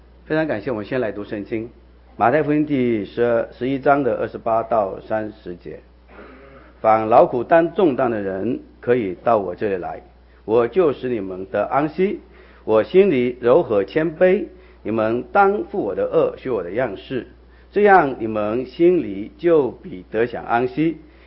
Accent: Wenzhou, Zhejiang, China; 我是来自温州啊，浙江的温州啊，温州人呢。

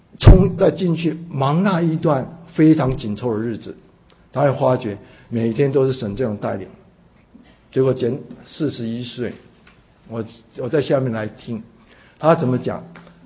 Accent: Chiayi, Taiwan; 那有一次我到另外一个比较东，我们叫东市场，比较大的，我们在嘉义市城门外的

